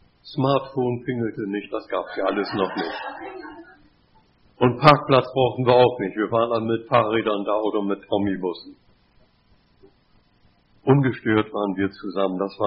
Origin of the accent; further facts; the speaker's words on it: Bremen, Germany; wir gingen zur Weserfähre, ihr wisst, ich bin ein Bremer